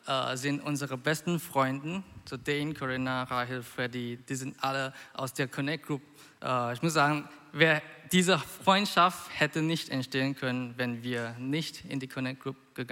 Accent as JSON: {"language": "German", "country": "Malaysia", "lives_now": "Karlsruhe, Germany", "said": "Ich komme aus Malaysia. Ich bin seit 3,5 Jahren hier in Deutschland. Also das war, vor 3 Jahren bin ich nach Karlsruhe umgezogen, um mein Studium anzufangen."}